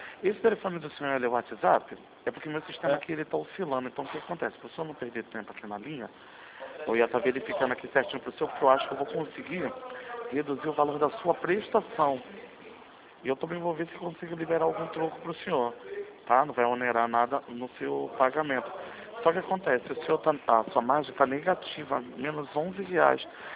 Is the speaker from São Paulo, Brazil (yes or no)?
no; Rio de Janeiro, Brazil; Eu sou aqui do bairro de Madureira.